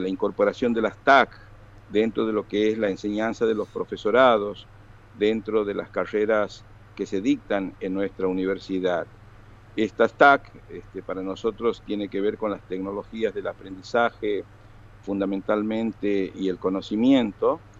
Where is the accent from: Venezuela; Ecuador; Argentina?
Argentina; somos tres argentinos que estamos en este momento aquí